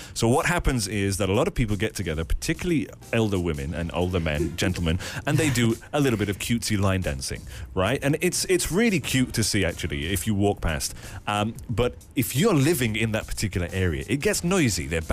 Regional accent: England, United Kingdom; As an English person looking at that, I'm like, it's a bit close to the bone.

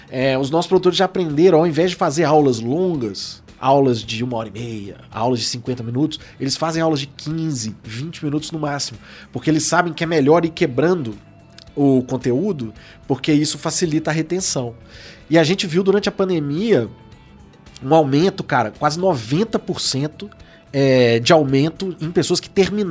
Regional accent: Minas Gerais, Brazil; Mas imagina, eu sou mineiro, em Minas Gerais nós temos mais de 800 municípios.

